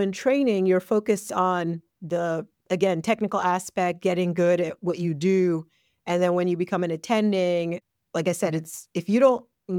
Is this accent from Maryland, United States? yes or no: yes; Silver Spring, Maryland, United States; I grew up in Silver Spring, Maryland, and I've been in the D.C., Maryland, Virginia metro area for most of my life.